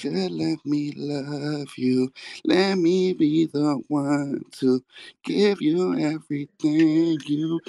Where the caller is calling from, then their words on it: Los Angeles, California, United States; I'm here in Los Angeles.